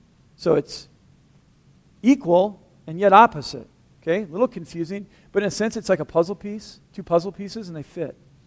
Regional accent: South Dakota, United States; I'm from South Dakota. I grew up, in a cornfield.

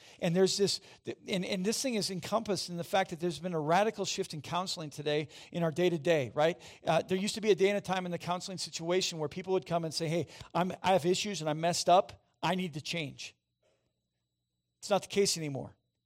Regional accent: Midwest, United States; Growing up in the Midwest, there were moments in time where we experienced violent rushing wind.

